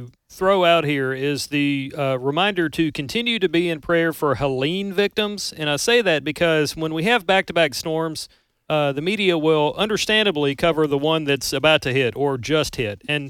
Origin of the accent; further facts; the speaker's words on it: Amory, Mississippi, United States; That's my hometown.